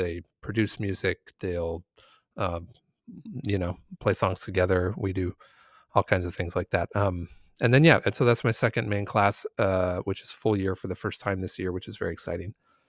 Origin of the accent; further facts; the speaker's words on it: Aloha, Oregon, United States; also born or lived in Arizona / Chicago; So I grew up here in Aloha. And then I went to college in Arizona and studied classical music and music education